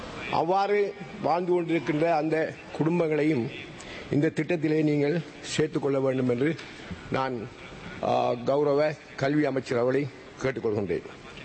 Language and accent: Tamil; Addalaichenai, Eastern Province, Sri Lanka; அட்டாளச்சேனை என்னுடைய ஊர், நான் பிறந்த ஊரில் இருக்கின்ற